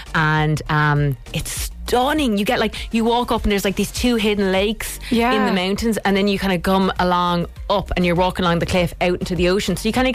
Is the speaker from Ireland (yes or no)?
yes; Munster, Ireland; Okay, I'm from Munster. And I'm going to go with Cum Chinon because, look, that was in book one. I grew up maybe like 20 minutes from it.